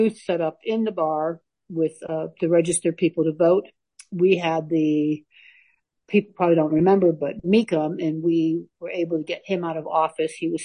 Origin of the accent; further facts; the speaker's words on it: Chicago, Illinois, United States; But I grew up in hospitality in Chicago. I was 15 and my mom had a gay bar.